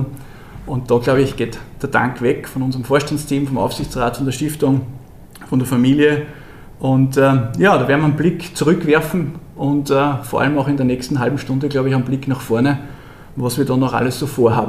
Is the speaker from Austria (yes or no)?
yes; Freistadt, Upper Austria, Austria; Es gibt in meiner Heimatstadt, in Freistadt in Oberösterreich, einen großen Transportunternehmer